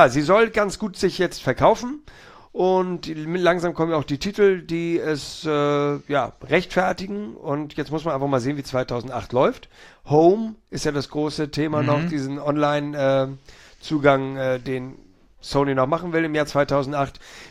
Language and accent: German; Northern Germany, Germany; wir sind ja Norddeutsche